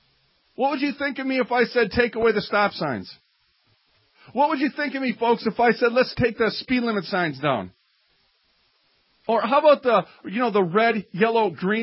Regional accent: Minneapolis, Minnesota, United States; A little side note, because we're from Minneapolis, that actually came from Matt Groening. He started on a magazine in Minneapolis here

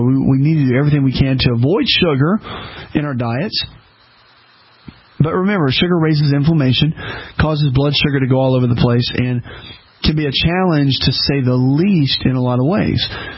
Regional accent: the South, United States; When I started traveling years ago, growing up in the South, when I started speaking a lot and just traveling, you know, go up north, go out west

